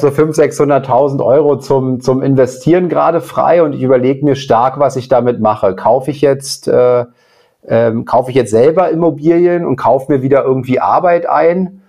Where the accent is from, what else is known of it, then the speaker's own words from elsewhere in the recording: Berlin, Germany; Ich komme aus Berlin.